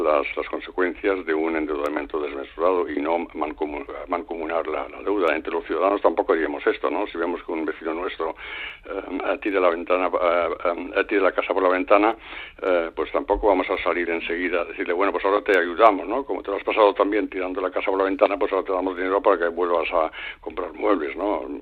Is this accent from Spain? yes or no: no; Germany; yo como alemán y como contribuyente aquí en Alemania